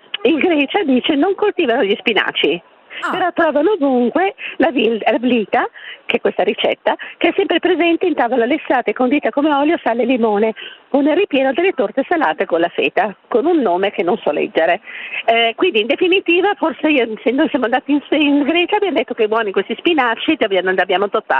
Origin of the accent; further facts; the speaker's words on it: Piedmont, Italy; Io sono piemontese